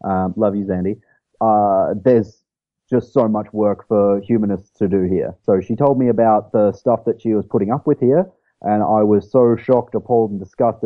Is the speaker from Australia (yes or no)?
yes; Queensland, Australia; So I'm from Australia. Like, I'm from Queensland, Australia.